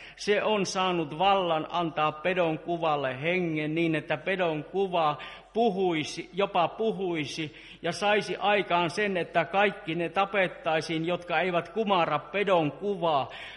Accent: Joensuu, North Karelia, Finland; Kun olin nuori 70-luvulla, minä hyvin usein olin kuuntelemassa Joensuussa minun kotikaupungissa.

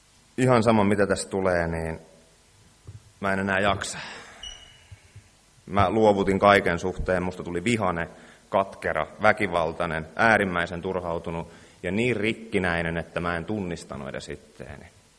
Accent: Seinäjoki, South Ostrobothnia, Finland; Seinäjoelta, 30 vuotta. Ja mä oon lähtöisin semmoisesta perheestä, missä ei ole minkäänmoista hengellistä kasvatusta.

